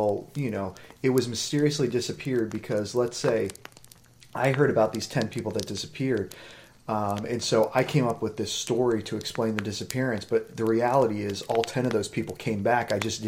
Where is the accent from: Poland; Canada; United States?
United States; New Hampshire; because you grew up here in Maryland and I grew up in New Hampshire.